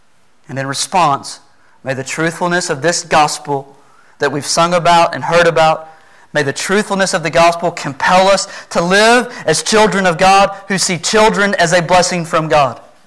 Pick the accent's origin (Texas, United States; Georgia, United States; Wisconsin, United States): Texas, United States; I grew up on Noah's Ark in East Texas, okay? I love animals.